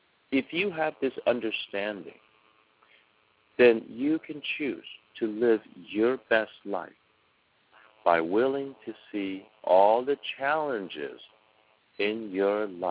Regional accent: China; now in United States; I grew up in China. Many of you grew up in the States or Europe or Africa or wherever you come from.

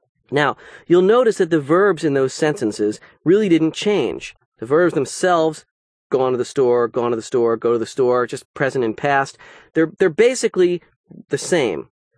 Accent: New Jersey, United States; That was great, because I'm from New Jersey, and where we say, if I was you, frequently in informal speech

